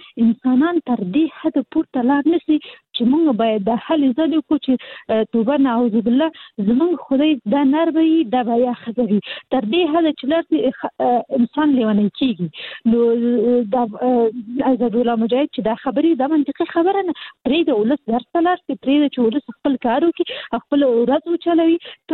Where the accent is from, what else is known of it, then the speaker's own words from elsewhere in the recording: Kabul, Afghanistan; زه اصلي د کابل یم